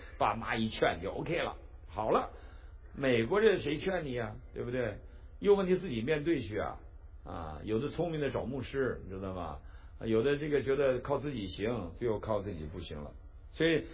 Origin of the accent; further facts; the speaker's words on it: China; 其实我信主以后，我们尤其我们中国人，哎呀，爱在心里口难开呀，对不对？